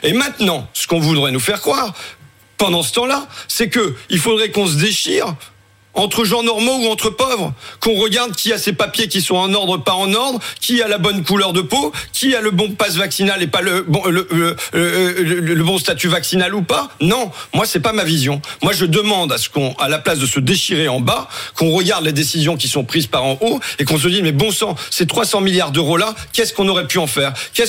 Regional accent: Hauts-de-France, France; ma région, les Hauts-de-France, même si je suis picard et je reconnais toujours pas les Hauts-de-France

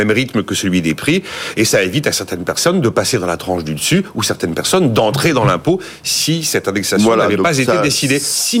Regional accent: France; Bon, oui, on est français, on regarde ça avec les yeux de l'habitude.

